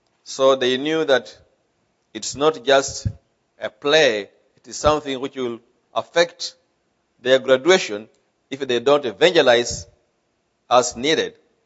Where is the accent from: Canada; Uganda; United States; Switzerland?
Uganda; also born or lived in Tanzania; Around 2003, I started thinking of now going back to Uganda, which is my home country, because I had now helped establish the school in Tanzania.